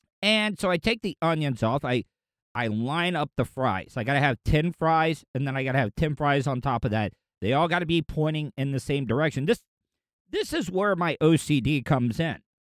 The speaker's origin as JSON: {"language": "English", "town": "DeLeon Springs", "region": "Florida", "country": "United States", "tie": "born or raised there", "said": "I grew up in DeLeon Springs, but I had to go to school in Pearson because we didn't have a high school in DeLeon Springs."}